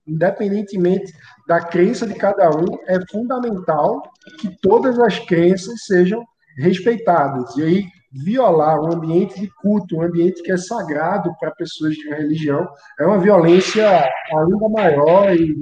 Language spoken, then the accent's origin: Portuguese; Recife, Pernambuco, Brazil; Eu que venho do Recife, onde a gente tem uma deficiência crônica de transporte público